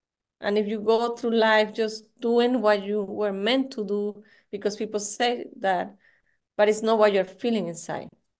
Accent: Venezuela; my father is from Spain. I'm from Venezuela

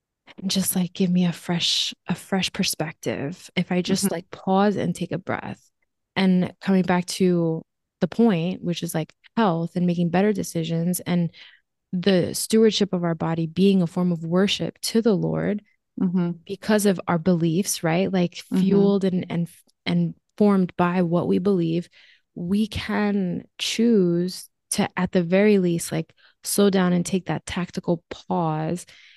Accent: Northeast, United States; I'm from the Northeast.

